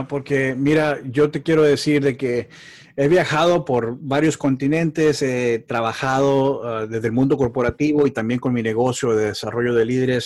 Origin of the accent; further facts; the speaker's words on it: Mexico; yo soy mexicano y conozco nuestra cultura